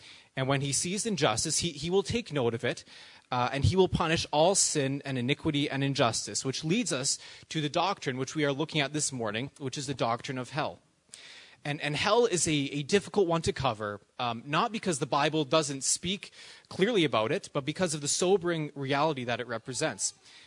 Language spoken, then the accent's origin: English; Canada; I felt as a Canadian I should apologize on behalf of our nation.